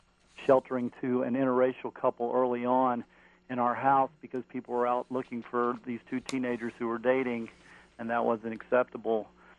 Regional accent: the South, United States; And so many parallels with growing up in the South.

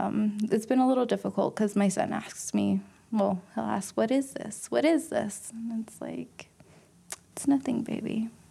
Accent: Laguna Pueblo, New Mexico, United States; I'm from Laguna Pueblo. It's a reservation about 60 miles west of Albuquerque.

